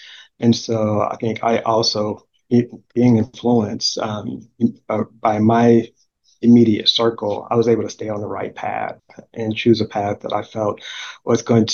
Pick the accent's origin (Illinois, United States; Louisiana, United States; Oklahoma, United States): Illinois, United States; Chicago; Growing up in Chicago, I did public schools the entire time that I was there.